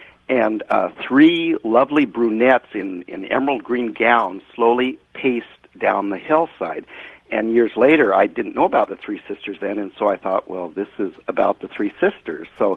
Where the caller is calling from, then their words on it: Wapato, Washington, United States; Tony, I'm in Wapato, Washington State, and I love your program, George.